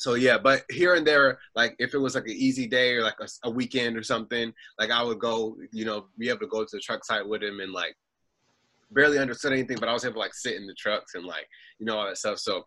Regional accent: Virginia Beach, Virginia, United States; So I grew up in Virginia Beach. I'm still in Virginia Beach

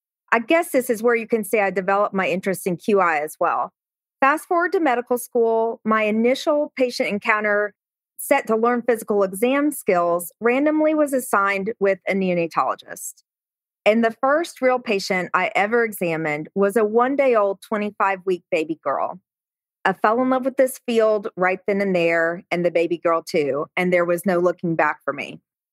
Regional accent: Marietta, Georgia, United States; now in Knoxville, United States; I'm from Marietta, Georgia, and attended the University of Georgia for undergrad. Go Dogs!

